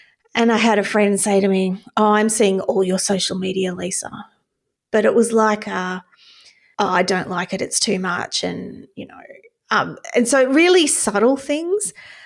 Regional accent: Australia; growing up in Australia, and there's probably a few other countries where the tall poppy syndrome exists, certainly not the US. But growing up in Australia, Australia's a very, I guess, equal society, and there's a real sense of fairness in Australia.

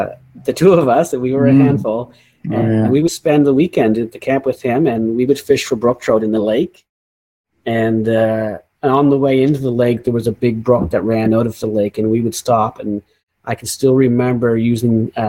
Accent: Country Harbor, Nova Scotia, Canada; Yeah, we grew up in Country Harbor, which is just a small community of under 500 people.

